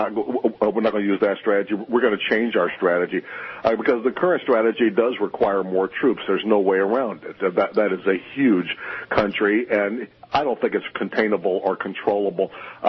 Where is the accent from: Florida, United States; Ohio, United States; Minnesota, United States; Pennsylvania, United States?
Ohio, United States; Middletown; By the way, my hometown where I grew up is in John Boehner's district, Middletown, Ohio.